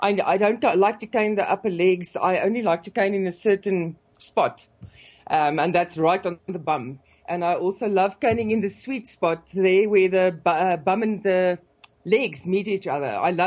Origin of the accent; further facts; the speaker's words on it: South Africa; I'm a South African actress